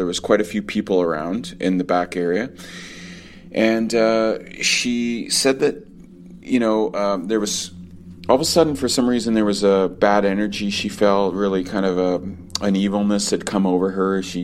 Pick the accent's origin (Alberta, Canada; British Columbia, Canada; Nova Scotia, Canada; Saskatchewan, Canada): British Columbia, Canada; Vancouver; I'm from Vancouver, British Columbia.